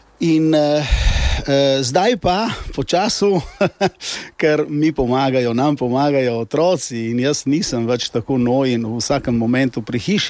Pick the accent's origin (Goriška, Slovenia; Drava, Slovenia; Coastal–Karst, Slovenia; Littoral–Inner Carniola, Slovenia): Goriška, Slovenia; Višnjevik; moja družina, cela družina, od oče in od mater, smo iz Višnjevika doma